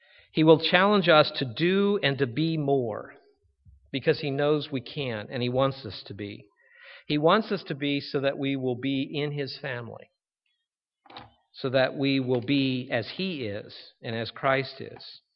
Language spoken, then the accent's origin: English; Cincinnati, Ohio, United States; I can say the same about where I grew up in Cincinnati.